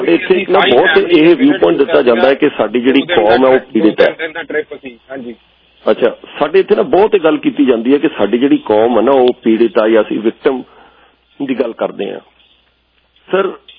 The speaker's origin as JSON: {"language": "Punjabi", "region": "Punjab", "country": "India", "said": "ਜਦੋਂ ਅਸੀਂ ਪੰਜਾਬ ਤੋਂ ਬਾਹਰ ਨਿਕਲੇ ਹਾਂ ਚਾਹੇ ਅਸੀਂ ਇੰਜੀਨੀਅਰਿੰਗ ਕਾਲਜ ਪੜ੍ਹੇ ਹਾਂ ਸਾਨੂੰ ਇੱਕ ਸ਼ੌਕ ਵੀ ਸੀਗਾ ਕਿ ਚਾਹੇ ਸਿਕੰਦਰਾਬਾਦ ਕਿਉਂਕਿ ਜਿੱਥੇ ਅਸੀਂ ਪੜ੍ਹੇ ਹਾਂ ਬਿੱਦਰ"}